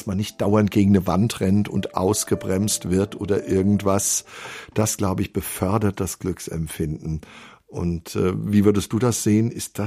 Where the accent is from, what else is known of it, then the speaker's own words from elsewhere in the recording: Wetzlar, Hesse, Germany; Ich bin ja Wetzlarer, bin in Ehringshausen geboren, aber das war ja nur eine Krankenhausangelegenheit.